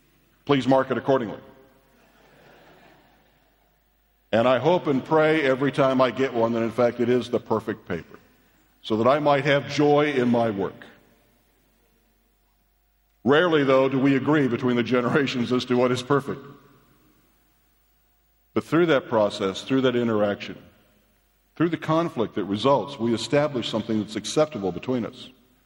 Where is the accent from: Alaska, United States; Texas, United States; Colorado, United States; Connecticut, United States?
Alaska, United States; I said I was from Alaska, but I'm also from Virginia.